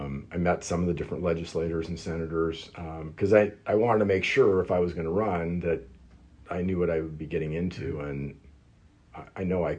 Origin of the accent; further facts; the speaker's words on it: California, United States; So yep, I am from Southern California.